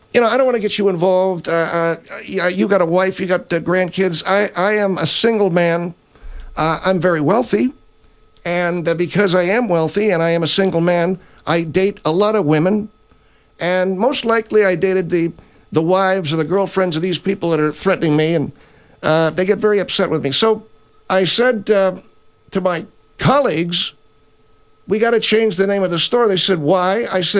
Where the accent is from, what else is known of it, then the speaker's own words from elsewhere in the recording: California, United States; Now, I come from California. We didn't have any neighborhoods.